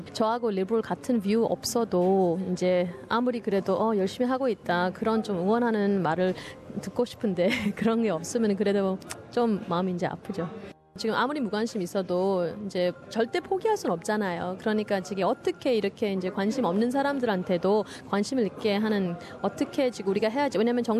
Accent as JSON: {"language": "Korean", "country": "South Korea", "tie": "born or raised there", "said": "내가 한국에서 태어나가지고 이제 한국 부모님하고 같이 살고"}